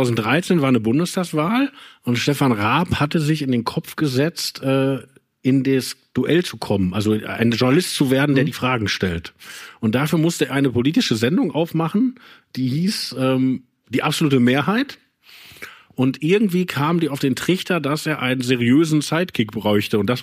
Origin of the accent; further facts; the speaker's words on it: Wanne-Eickel, North Rhine-Westphalia, Germany; Also ich komme eigentlich aus dem Ruhrgebiet, genauer gesagt aus Wanne-Eickel. Das gibt's nämlich wirklich.